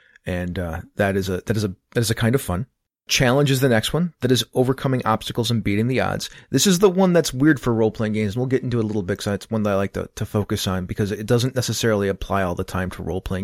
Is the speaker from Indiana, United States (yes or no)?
no; Buffalo, New York, United States; When people wear Zubas, because I'm from Buffalo, or when people paint their faces up with the colors of their team